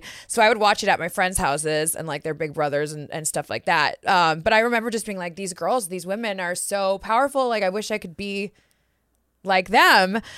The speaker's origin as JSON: {"language": "English", "country": "Canada", "said": "Because, and being Canadian, you can't just like come to the States and work and do all this."}